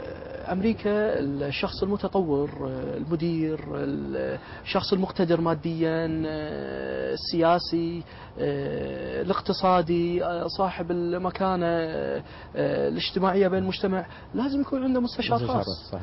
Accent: Kuwait; شيء شعبي شديد جدا عندنا بالكويت

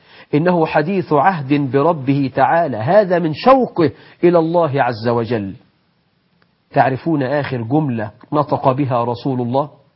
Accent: Egypt; بلدنا مصر

